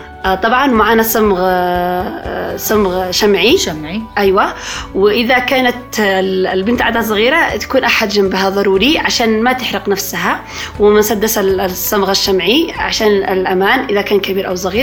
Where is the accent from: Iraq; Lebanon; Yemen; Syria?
Yemen